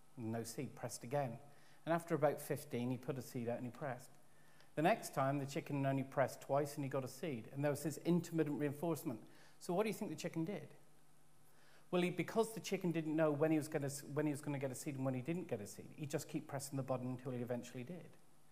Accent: South West England, United Kingdom; as you are aware, I'm Cornish

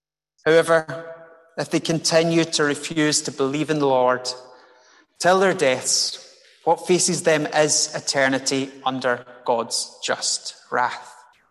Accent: Scotland, United Kingdom; I, as a Scot, I am a Gentile.

